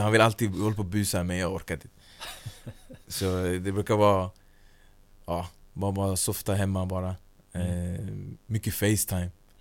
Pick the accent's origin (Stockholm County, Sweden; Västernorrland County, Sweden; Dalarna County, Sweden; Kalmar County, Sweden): Stockholm County, Sweden; Jag kommer från norra Stockholm där. En liten ort där uppe.